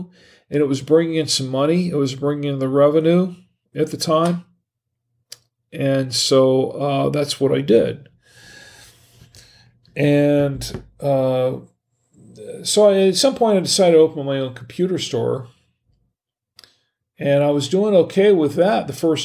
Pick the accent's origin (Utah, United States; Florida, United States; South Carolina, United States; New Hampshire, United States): Florida, United States; Gainesville; born there; also born or lived in North Carolina; now in Charlotte, United States; I was born in Florida. I was born in Gainesville. I was born in Florida. Florida was my home. And I lived in North Carolina for 10 years when I was a kid, but I never liked it.